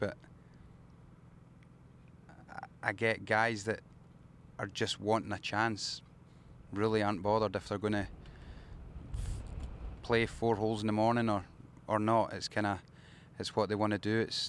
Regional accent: Scotland, United Kingdom; but being Scottish and it being my home open, it's always been the one.

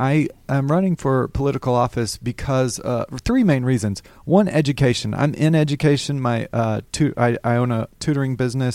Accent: Alabama, United States; moved away as an adult; And I moved to Georgia. Well, I grew up in Alabama. I grew up in Alabama.

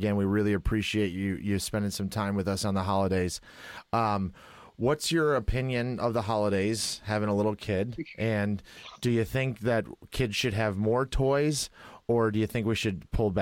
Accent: Midwest, United States; But I grew up in the Midwest. I've always loved watching Kansas.

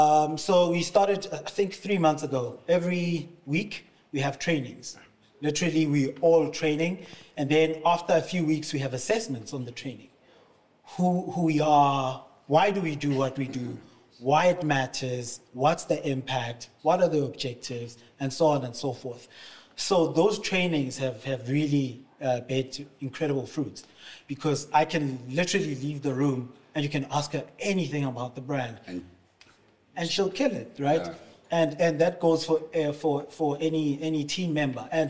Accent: Tembisa, Gauteng, South Africa; And what basically made it a full circle moment for us is to find out that he's also from Tembisa. I'm from Tembisa. So the brand was incepted, I guess, in Tembisa, you know.

